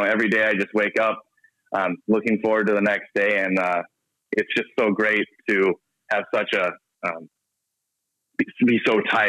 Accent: Grand Rapids, Michigan, United States; growing up in Grand Rapids, we're such a tight-knit community that takes care of each other and looks out for each other.

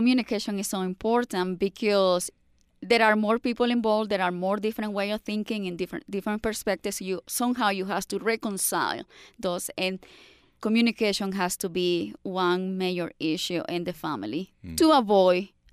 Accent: Costa Rica; I mean, like, I'm from Costa Rica. We don't have the practice of putting all elderly parents in the nursing home.

